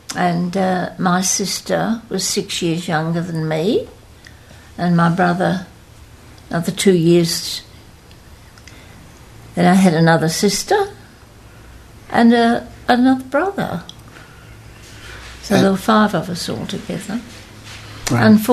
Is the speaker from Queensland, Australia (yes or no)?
no; Dunedoo, New South Wales, Australia; also born or lived in Gulgong, Australia; now in Sydney, Australia; I grew up around the Dunedoo area, a little bit north of Gulgong. And I came to Sydney when I was 17, just the beginning of the war.